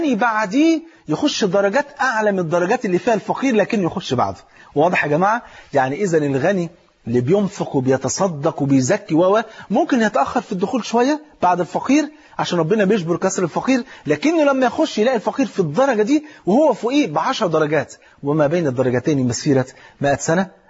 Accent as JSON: {"language": "Arabic", "country": "Egypt", "said": "واحد مليونير مرة معدي على أرض فلاحين عندنا في مصر"}